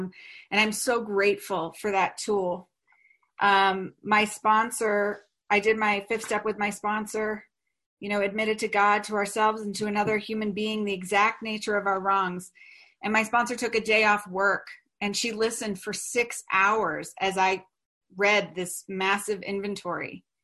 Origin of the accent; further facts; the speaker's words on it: New York, United States; and I am from New York, and so I felt like a farmer.